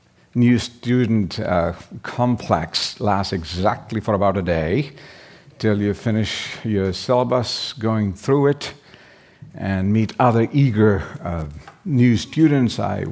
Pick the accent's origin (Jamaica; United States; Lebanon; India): India; And even though I'm originally from India, I don't have much experience in it